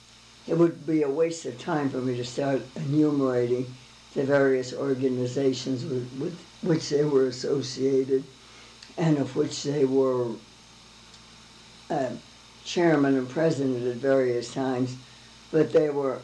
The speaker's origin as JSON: {"language": "English", "town": "Seattle", "region": "Washington", "country": "United States", "tie": "born or raised there", "said": "Well, I was born here in Seattle. On the first hill, which is in a very fashionable residence district."}